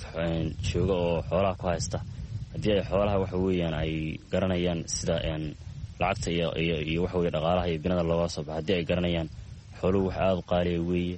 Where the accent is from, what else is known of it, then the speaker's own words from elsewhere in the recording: Bocame, Sool, Somalia; Waxaan ku dhashay aagga magaalada Boocaame. Waxaan ka mid ahay xoolo dhaqatada ku nool aagga magaalada Boocaame.